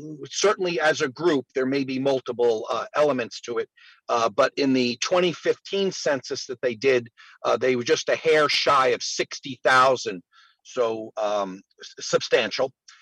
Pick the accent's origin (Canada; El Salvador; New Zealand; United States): Canada; I'm a redheaded Indian." I grew up on a reservation in Canada. As a young fellow, I was a proud Mi'kmaq Indian.